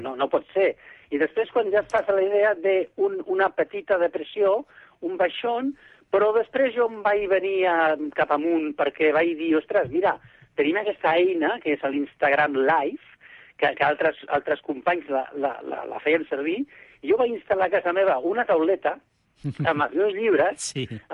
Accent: Barcelona, Catalonia, Spain; Jo soc barceloní

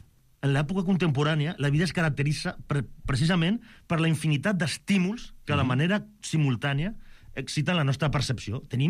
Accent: Barcelona, Catalonia, Spain; Som de Barcelona.

